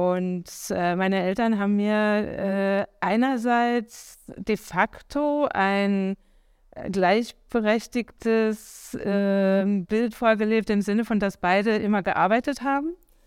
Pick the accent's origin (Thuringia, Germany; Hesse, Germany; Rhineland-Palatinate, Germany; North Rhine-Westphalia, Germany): Rhineland-Palatinate, Germany; Idar-Oberstein; In der Zeit, in der ich im Ausland gelebt habe, wenn man mich gefragt hat, wo ich herkomme, wenn ich dann gesagt habe, aus Idar-Oberstein